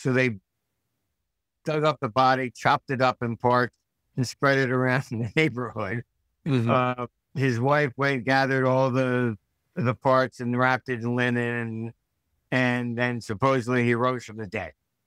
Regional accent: Philadelphia, Pennsylvania, United States; And, look, I grew up in the Philadelphia area.

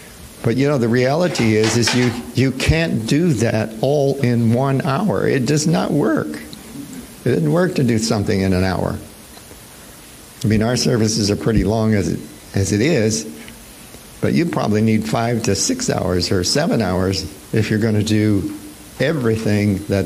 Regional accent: Omaha, Nebraska, United States; But it's not the same as being in Omaha. She wouldn't let me go. And it's kind of my home state, you know.

